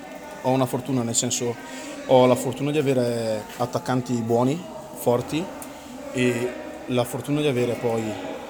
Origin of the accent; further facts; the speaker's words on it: Cazzago San Martino, Lombardy, Italy; E poi io sono di Cazzago